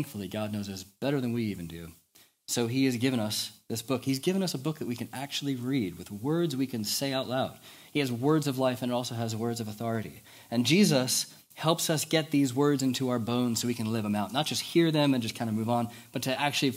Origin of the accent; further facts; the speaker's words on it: United States; I remember, especially as an American, it's always interesting like getting these cultural insights into how people, especially in the North, view the monarchy.